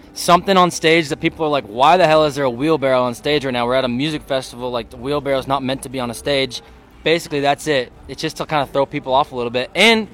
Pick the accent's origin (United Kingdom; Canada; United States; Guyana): Canada; Lucknow, Ontario; I got a show in basically my hometown next Friday, which is gonna be awesome. Lucknow Music in the Field, it's like in my backyard.